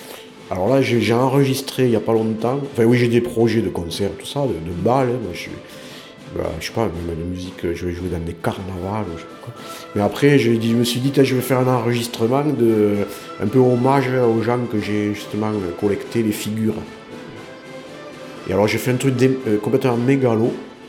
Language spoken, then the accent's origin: French; Occitanie, France; quand je vais revenir chez moi dans le Lot